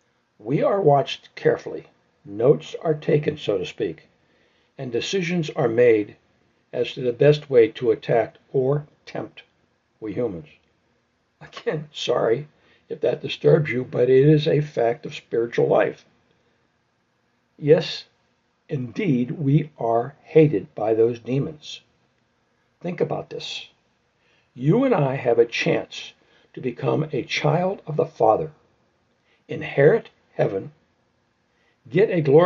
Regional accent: Pennsylvania, United States; I'm from Pennsylvania.

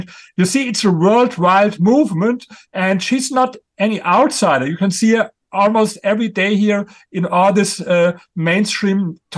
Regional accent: Germany; accent: German; English is a second language; I come from Germany, what you see with my accent.

